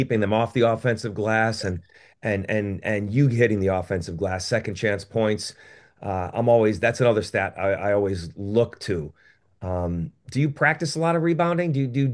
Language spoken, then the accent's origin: English; Connecticut, United States; I'm from Connecticut and I root for UConn